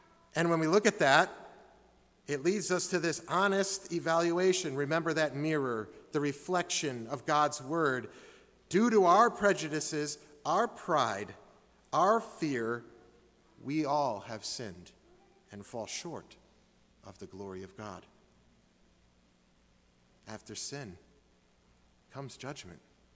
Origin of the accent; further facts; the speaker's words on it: Streamwood, Illinois, United States; It produced a revival back in Streamwood, my hometown.